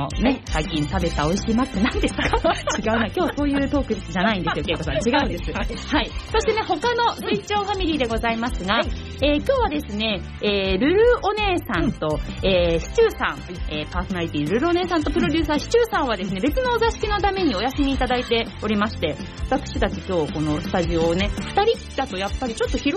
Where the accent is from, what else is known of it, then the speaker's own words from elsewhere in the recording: Kawasaki, Kanagawa, Japan; 本日の番組メインパーソナリティは、川崎生まれ川崎育ち、自称ゆめみかさき動物公園専属アイドル